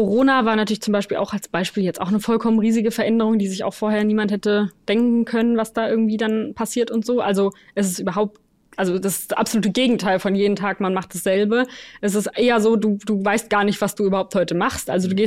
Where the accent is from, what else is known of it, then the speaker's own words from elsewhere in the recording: Mainz, Rhineland-Palatinate, Germany; Aus Mainz. Dementsprechend aus der Nähe.